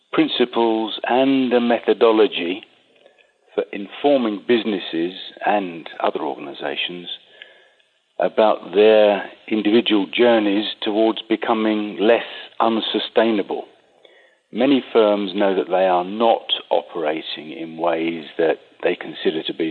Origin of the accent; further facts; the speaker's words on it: England, United Kingdom; Well, I'm English.